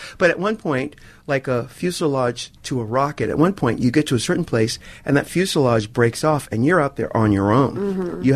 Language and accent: English; New York, United States; a lot of the kids that I grew up with in New York, I say kids, we're in our 20s and stuff